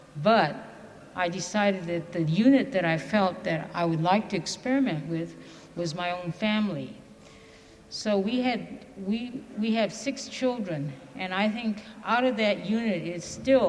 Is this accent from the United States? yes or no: yes; San Francisco, California, United States; I am from San Francisco.